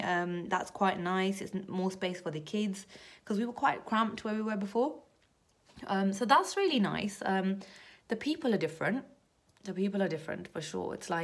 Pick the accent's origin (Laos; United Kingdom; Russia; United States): United Kingdom; London; Listen, I'm from London. I'm not used to this. Everything's lit up like Christmas tree all the time.